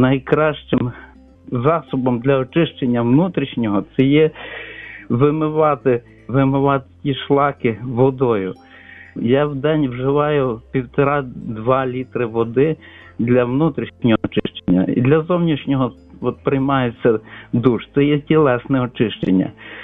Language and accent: Ukrainian; Lviv, Lviv Oblast, Ukraine; я зі Львова.